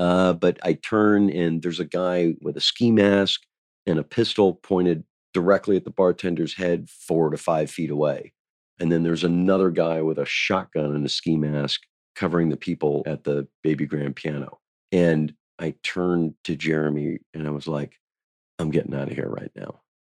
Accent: United States; Like, why would I not do my patriotic service as an American?

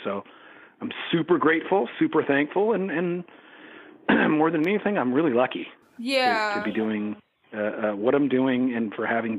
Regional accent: Eureka, California, United States; now in San Francisco, United States; A place called Eureka, California.

